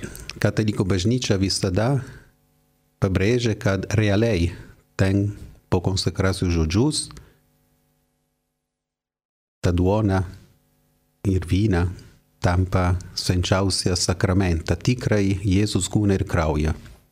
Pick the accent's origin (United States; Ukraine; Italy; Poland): Italy; Turin, Piedmont; Lithuanian is a second language; Aš esu iš Torino, miestą, kur įvyko tokie stebuklai